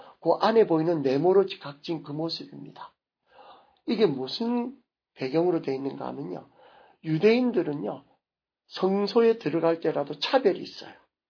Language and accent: Korean; Busan, South Korea; 마치 제 고향 부산에서는 가니까 여름마다 뭐가 때문에 난린가 하면은 해수욕장에다가